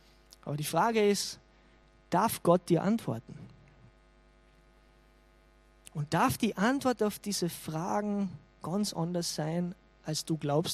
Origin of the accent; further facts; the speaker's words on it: Carinthia, Austria; zwischen mir als Kärntner Minnesänger